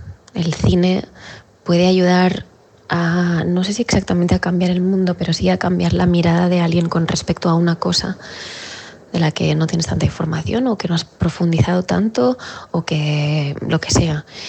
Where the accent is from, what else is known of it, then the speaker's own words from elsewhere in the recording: Madrid, Community of Madrid, Spain; yo nací en Madrid, vivo en Madrid y lo tengo muy lejos.